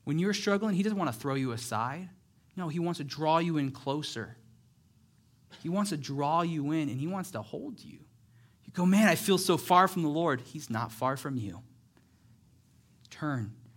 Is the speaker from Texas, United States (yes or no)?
no; California, United States; I'm from Northern California. A lot of woods up there.